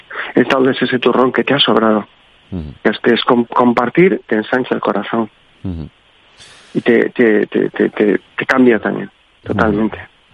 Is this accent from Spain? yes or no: yes; Spain; Yo también, como español